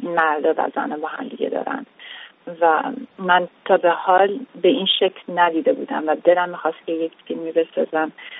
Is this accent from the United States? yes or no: yes; United States; also born or lived in Iran; از بچگی از ایران اومدیم آمریکا، اینجا بزرگ شدم